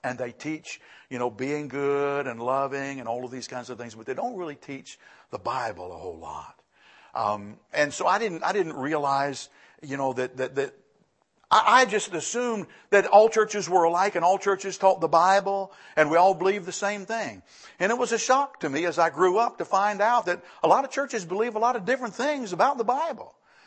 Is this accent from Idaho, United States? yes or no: no; Lynchburg, Virginia, United States; I think there's something about being born and raised in Lynchburg, Virginia, that you just kind of almost by osmosis, you become Baptist.